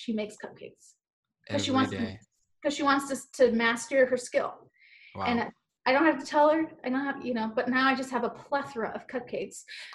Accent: Hawaii, United States; So I'm from Hawaii.

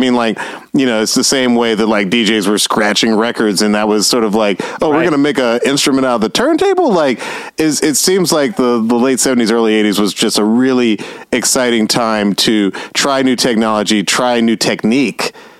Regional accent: Atlanta, Georgia, United States; maybe because I was growing up in Atlanta.

